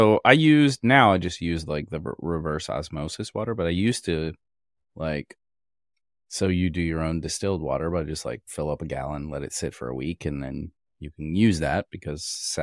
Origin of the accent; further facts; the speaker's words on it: Kentucky, United States; born there; but I was born in Kentucky, so I can do what I want.